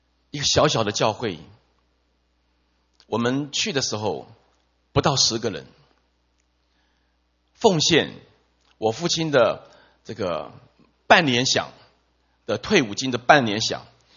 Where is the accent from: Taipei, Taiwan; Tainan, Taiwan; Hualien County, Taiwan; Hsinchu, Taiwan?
Hsinchu, Taiwan; 我特别回到我的老家，算了，我的老家在新竹